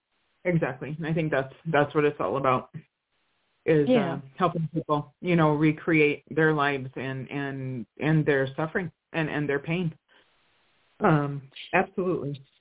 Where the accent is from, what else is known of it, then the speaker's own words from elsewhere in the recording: Midwest, United States; And I was raised in the Midwest too, just like you.